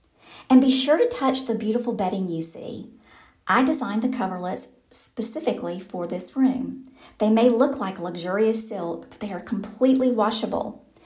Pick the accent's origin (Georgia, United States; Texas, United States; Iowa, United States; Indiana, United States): Georgia, United States; Atlanta; I grew up in Atlanta, and I am the owner of … Interiors, where my team and I have created interiors for 20 years.